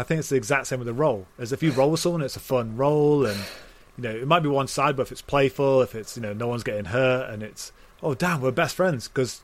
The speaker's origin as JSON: {"language": "English", "country": "United Kingdom", "said": "British. I'm British. It's how we operate. We've got a monarchy."}